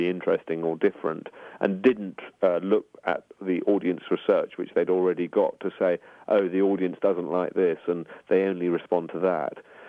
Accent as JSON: {"language": "English", "country": "United Kingdom", "said": "I think it's a very strange coincidence that we're both British"}